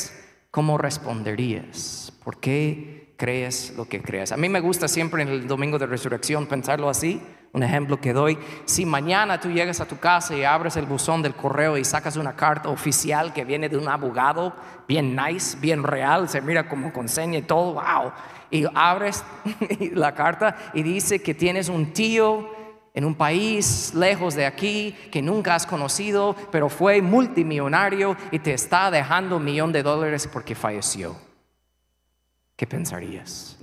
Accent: United States; Spanish is a second language; Yo soy gringo

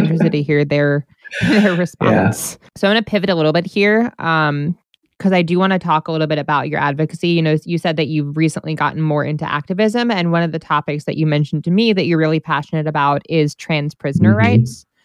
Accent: New York, United States; I'm from New York, so I frequently avoided Stonewall

